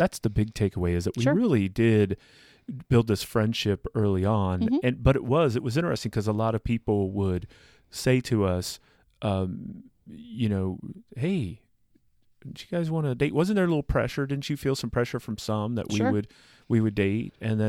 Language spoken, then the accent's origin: English; West Mansfield, Ohio, United States; Where I grew up? West Mansfield.